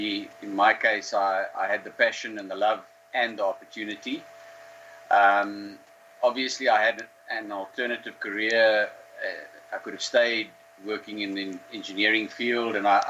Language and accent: English; Karoo, South Africa; I grew up in the Karoo, close to where I'm living now. My father's still living there, and he grew up there as well.